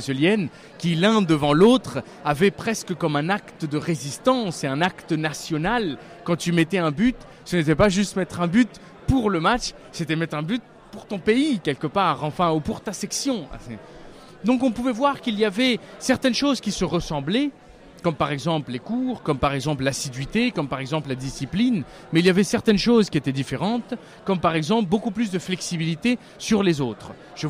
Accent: Paris, Île-de-France, France; born there; je suis né à Paris, en France, parce que mon père était un exilé chilien de la dictature de Augusto Pinochet et ma mère était une belle diplomate qui venait pour son premier destin à Paris en tant qu'attachée culturelle

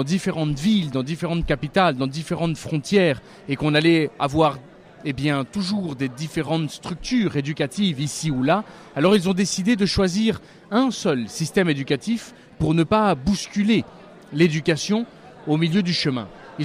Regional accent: Paris, Île-de-France, France; born there; je suis né à Paris, en France, parce que mon père était un exilé chilien de la dictature de Augusto Pinochet et ma mère était une belle diplomate qui venait pour son premier destin à Paris en tant qu'attachée culturelle

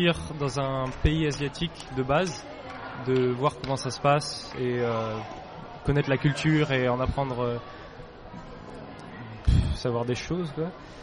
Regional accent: Lisbon, Portugal; je viens de Lisbonne et je vais rester un mois.

